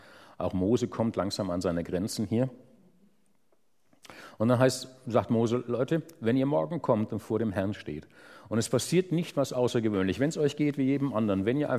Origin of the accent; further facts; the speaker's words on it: Germany; now in Austria; Ich komme aus Deutschland und bin nach Österreich gezogen.